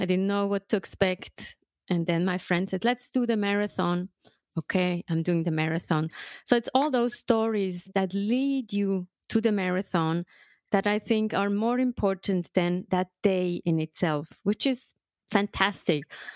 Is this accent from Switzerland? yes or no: yes; Switzerland; now in New York, United States; So I grew up in Switzerland, 20 minutes away from the mountains, the skiing mountains.